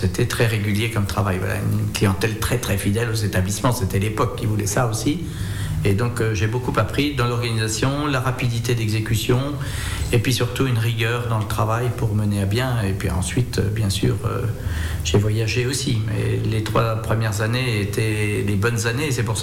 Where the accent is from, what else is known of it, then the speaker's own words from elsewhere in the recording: Pourrain, Bourgogne-Franche-Comté, France; also born or lived in Auxerre; moi je suis … né à Auxerre, voilà, et fait toute mon enfance sur Pourrin, Toussy, et ensuite en apprentissage sur Auxerre.